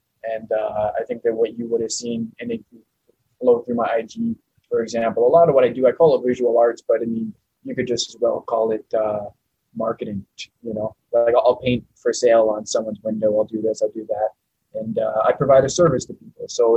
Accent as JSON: {"language": "English", "town": "White Rock", "region": "British Columbia", "country": "Canada", "said": "I'm from Canada. It's British Columbia, White Rock."}